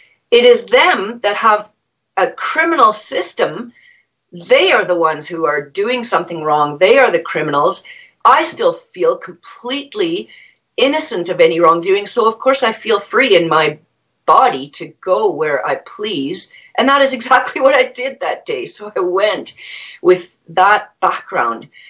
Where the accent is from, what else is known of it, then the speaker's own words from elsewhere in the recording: Canada; And then they determine flight risk with me because I'm Canadian.